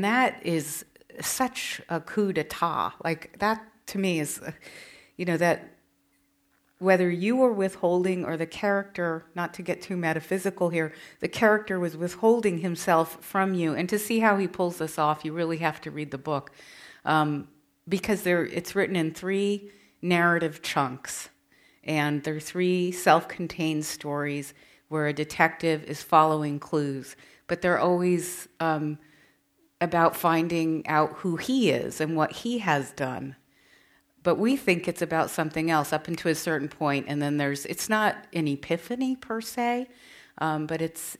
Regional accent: California, United States; if anybody else here is a desert rat, as I am, I grew up in the Mojave Desert

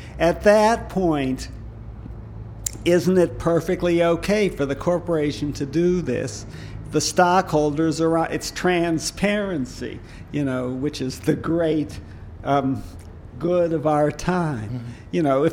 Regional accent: Detroit, Michigan, United States; But on the other hand, I grew up in Detroit, and when I was growing up, ordinary auto workers, you know, had cabins and boats

